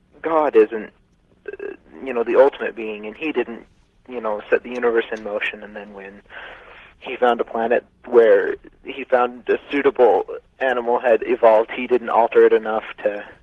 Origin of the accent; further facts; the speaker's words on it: Centerville, Utah, United States; I'm from Centerville, Utah.